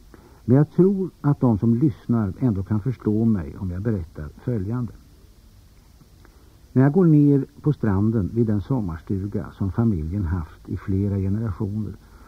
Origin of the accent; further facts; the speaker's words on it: Stugun, Jämtland County, Sweden; Jag kommer själv från Stugun och den år 1290 omtalade Gud, en av mina förfäder.